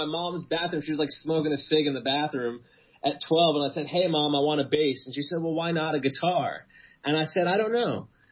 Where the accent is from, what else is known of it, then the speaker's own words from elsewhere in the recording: Queens, New York, United States; I grew up in Queens in New York, and my dad was a musician.